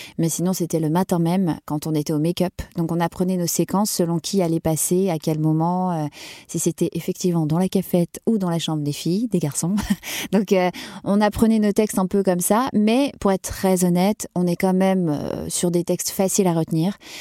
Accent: Lille, Hauts-de-France, France; accent: Ch'ti; Je venais de Lille, donc de ma province, avec mon petit accent ch'ti au départ.

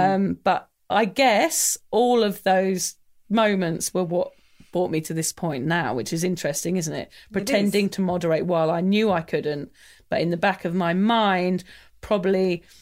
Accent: England, United Kingdom; I'm English

